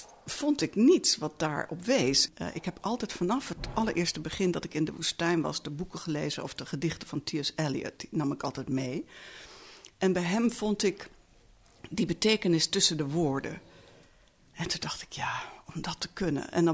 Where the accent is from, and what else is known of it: Netherlands